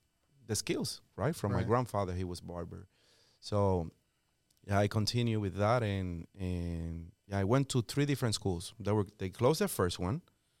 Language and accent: English; Puerto Rico; English is a second language; moved away as an adult; now in United States; I have an accent, and that's because I am born and raised in Puerto Rico.